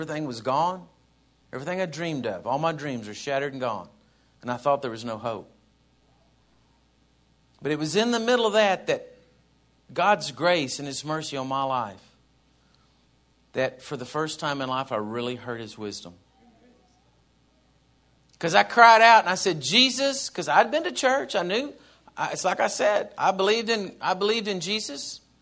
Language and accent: English; Texas, United States; I'm from Texas. You got to understand, church, I grew up watching … on Sunday morning